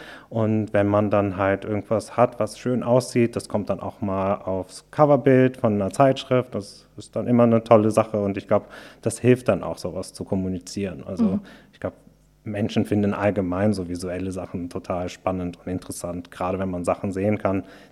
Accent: Turkey; ich bin in der Türkei aufgewachsen

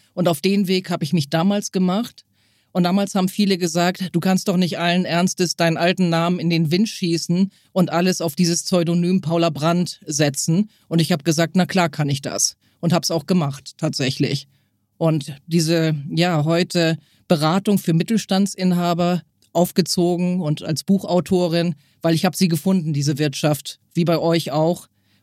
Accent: Eckernförde, Schleswig-Holstein, Germany; Tatsächlich komme ich aus Schleswig-Holstein und ich glaube, wir sind ziemlich bodenständig. Also viele Leute, das ist jetzt kein Witz, werden bei uns 100 plus. Wenn du bei uns in Eckernförde an der Ostsee lang gehst

